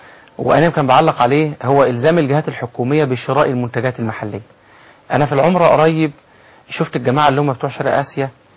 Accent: Egypt; إحنا كمصريين

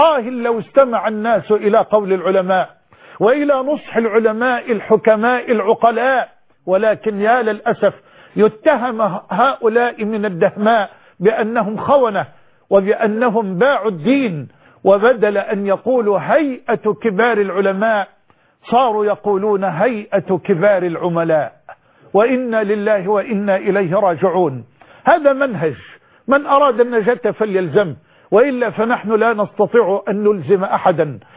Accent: Egypt; بلدنا مصر

